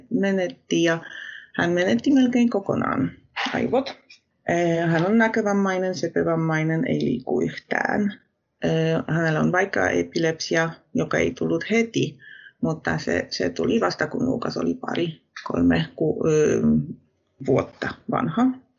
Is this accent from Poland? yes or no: yes; Poland; Finnish is a second language; moved away as an adult; now in Finland; minä olen kotoisin Puolasta ja tulin asumaan Suomeen, koska mun mies on suomalainen.